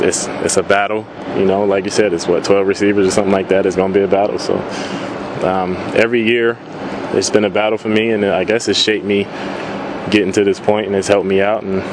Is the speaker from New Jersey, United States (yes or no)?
yes; Plainfield, New Jersey, United States; Where I grew up in Plainfield, New Jersey, you know, it's a beautiful city, but it has its rough parts, and yeah, I did grow up in a rough area.